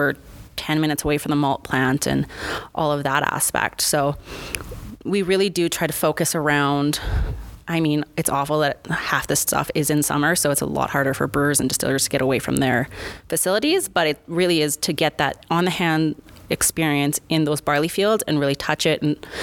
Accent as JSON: {"language": "English", "country": "Canada", "said": "I would say this one's a little harder for myself being a Canadian"}